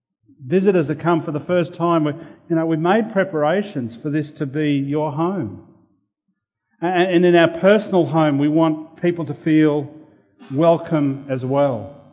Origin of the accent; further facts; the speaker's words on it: Toowoomba, Queensland, Australia; My brother now lives in our family home that I grew up in Toowoomba